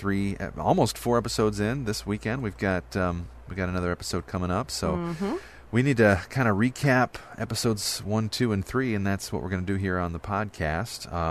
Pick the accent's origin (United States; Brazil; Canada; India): United States; Grand Rapids, Michigan; from Grand Rapids, Michigan